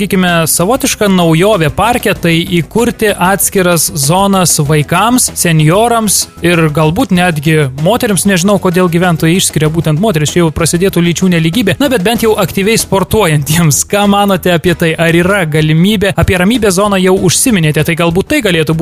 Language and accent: Lithuanian; Kaunas, Kaunas County, Lithuania; turiu pripažinti, kad mes, kauniečiai, esame gana praktiški žmonės, kurie apie viską pagalvoja.